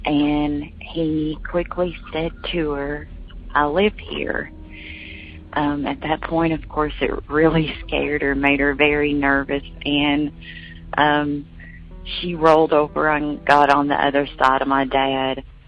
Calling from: Kentucky, United States; I am calling from Kentucky.

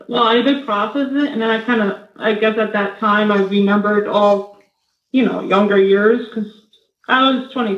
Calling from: New Jersey, United States; I'm calling from Northern New Jersey.

